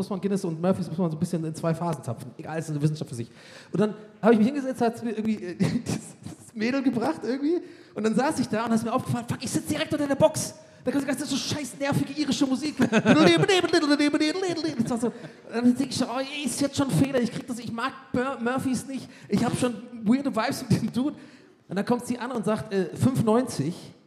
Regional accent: Ireland; German is a second language; das ist wirklich als Ire ein bisschen immer weird, in Irish Pubs zu gehen

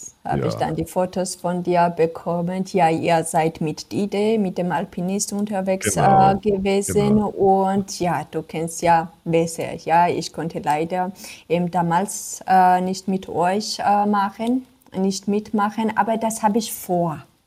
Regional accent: Samegrelo-Zemo Svaneti, Georgia; German is a second language; beziehungsweise ursprünglich komme ich aus Swanetien auch. Da fühle ich mich wie eine Prinzessin.

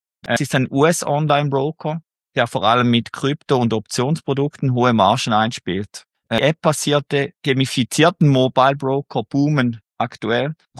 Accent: Switzerland; Als Schweizer konnte ich aber leider nicht zu Smart Broker Plus wechseln.

